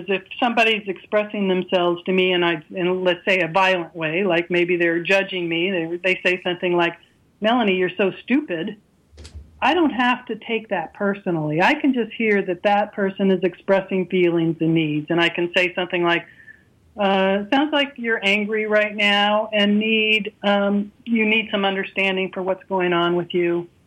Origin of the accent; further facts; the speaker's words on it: East Coast, United States; like I was raised on the East Coast, and there's a certain kind of cultural way of communicating on the East Coast